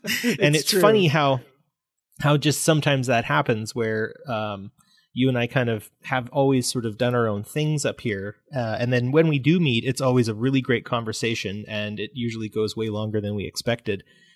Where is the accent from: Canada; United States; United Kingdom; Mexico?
Canada; Alberta; well, I'm from Alberta.